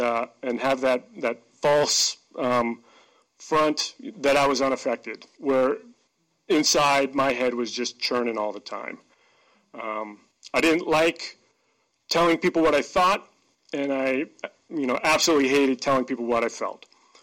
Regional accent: Wenatchee, Washington, United States; I grew up in Wenatchee in a upper middle class family that had unconditional love.

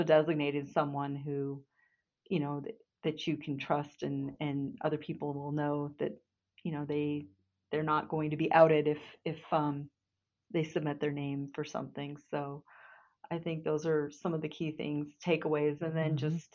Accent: Montana, United States; retired and came back home to my home state of Montana, where I had grown up.

